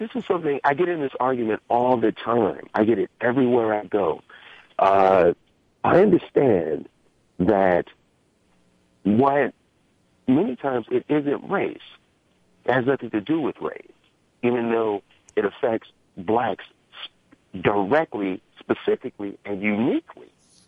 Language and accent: English; Ohio, United States; I've spoken to you before. I am from Ohio.